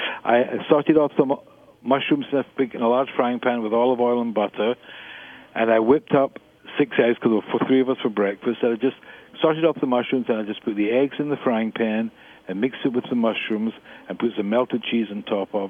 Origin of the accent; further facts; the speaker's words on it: United Kingdom; now in Canada; But when we come from Britain, and in the UK, you were never more than 70 miles away from the sea, no matter where you lived there.